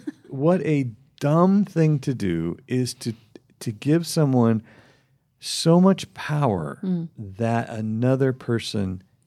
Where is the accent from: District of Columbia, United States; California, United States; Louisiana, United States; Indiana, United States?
California, United States; Redding; Oh, like, we're from Redding.